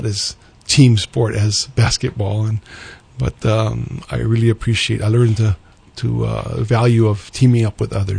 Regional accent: Honolulu, Hawaii, United States; I grew up in Honolulu, born in St. Francis Hospital, and I pretty much was raised in Aina Haina, Kailua, and then in Kailua area.

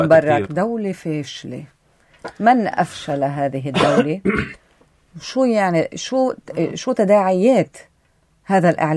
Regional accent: Lebanon; نحن قدرنا كلبنانيين

